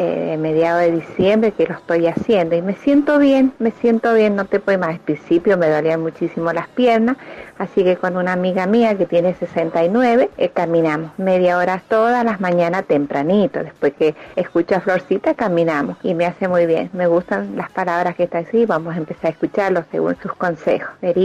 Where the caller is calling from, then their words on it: Mendoza, Argentina; de Mendoza, tengo 71 años